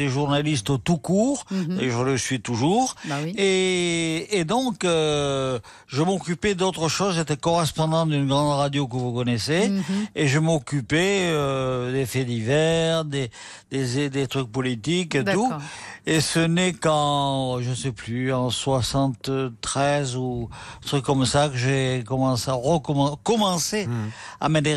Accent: Marseille, Provence-Alpes-Côte d'Azur, France; born there; moved away; also born or lived in Nîmes; Je suis né à Marseille. Et je suis parti plus tard, alors bien sûr, à Nîmes

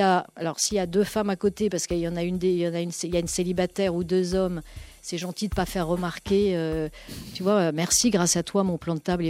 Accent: Paris, Île-de-France, France

